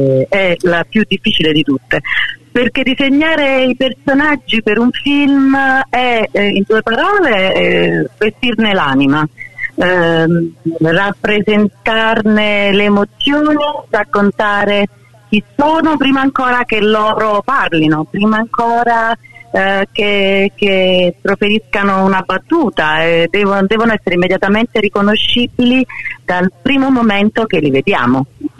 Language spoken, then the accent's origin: Italian; Naples, Campania, Italy; Da napoletana a Napoli negli anni Ottanta non c'era il cinema